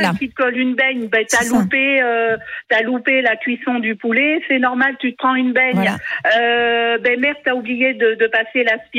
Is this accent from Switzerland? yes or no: no; Auvergne-Rhône-Alpes, France; je suis en Auvergne, je suis du Cantal.